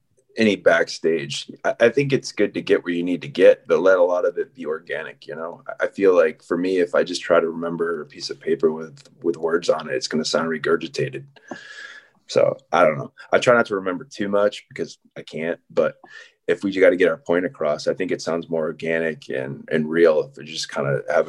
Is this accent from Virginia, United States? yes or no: no; Massachusetts, United States; just because I grew up in Massachusetts, up around there, and they're from up there.